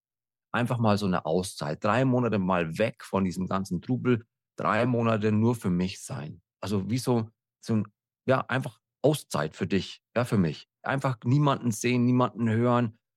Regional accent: Coburg, Bavaria, Germany; Ich kann mich noch erinnern, ich stand bei uns in Coburg, wo ich herkomme

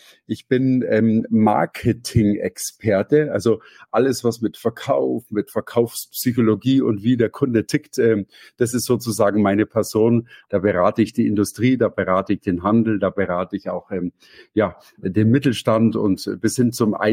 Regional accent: Munich, Bavaria, Germany; ich komme aus München

